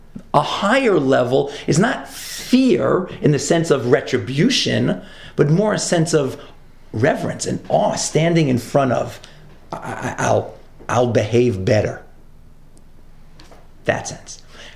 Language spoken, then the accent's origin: English; Brooklyn, New York, United States; I grew up in Brooklyn, New York. I heard the expletives many, many times.